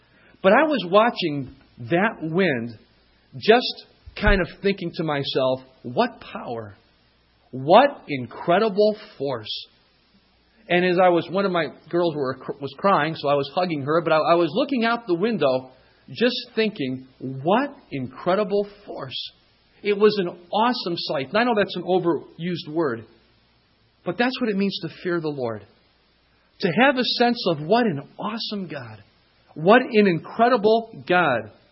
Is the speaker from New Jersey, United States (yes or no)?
no; Ohio, United States; I'm from Ohio where we have tornadoes.